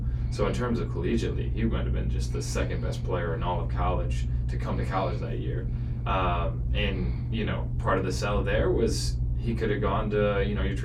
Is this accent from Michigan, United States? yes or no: yes; East Lansing, Michigan, United States; because I was raised in East Lansing, is part of who I am.